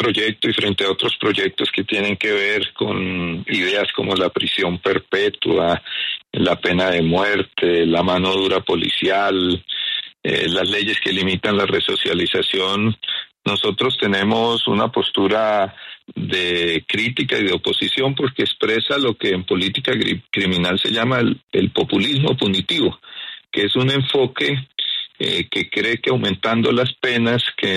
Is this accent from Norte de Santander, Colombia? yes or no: yes; Cúcuta, Norte de Santander, Colombia; tengo envidia porque yo soy cucuteño y la escucho toda la mañana hablar de Cúcuta